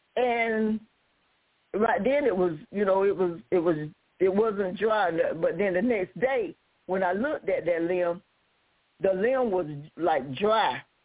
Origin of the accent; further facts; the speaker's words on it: Lumberton, United States; when I was staying in my hometown in Lumberton, I was there and I was looking out the window at this tree